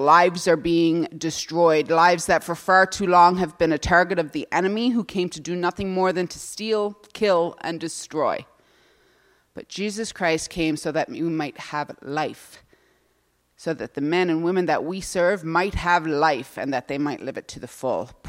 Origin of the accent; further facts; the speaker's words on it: Newfoundland and Labrador, Canada; And I have to say that when I arrived, I came from Newfoundland and Labrador, and when I arrived to this centre, I was shattered.